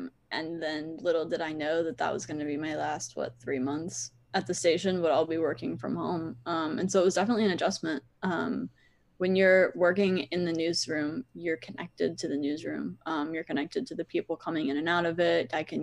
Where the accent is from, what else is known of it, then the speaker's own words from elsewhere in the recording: Florida, United States; No, I grew up in Central Florida and then I went to college in Virginia.